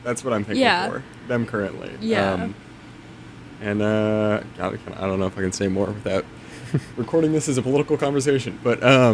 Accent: Los Angeles, California, United States; I feel like growing up in Los Angeles, you're doing yourself a disservice to not speak Spanish.

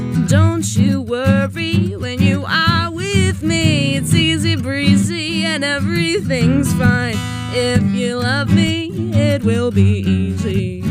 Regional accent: New Jersey, United States; now in Boston, United States; I'm from New Jersey, which I so gleefully love to talk about. And I moved to Boston about 3 years ago.

